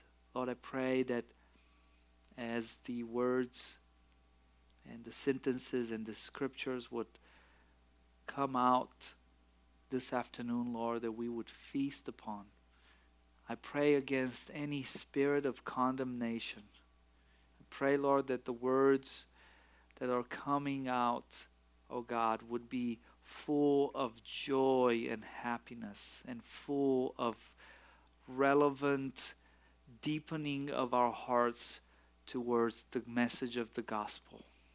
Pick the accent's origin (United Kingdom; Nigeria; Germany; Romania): Romania; English is a second language; now in United States; If you wonder where my accent is, it's not from West Texas, although I lived some time in West Texas. I'm from Romania originally. I moved here in United States in 1996